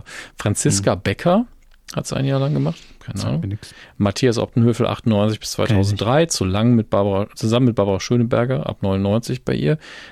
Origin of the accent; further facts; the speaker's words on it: Saarland, Germany; Als Saarländer ist das ja ganz schwierig, das zu lesen.